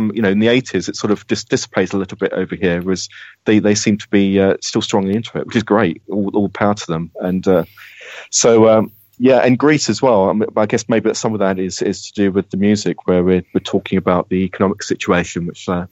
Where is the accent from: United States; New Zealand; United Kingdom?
United Kingdom; Medway, South East England; I'm from Medway in Kent.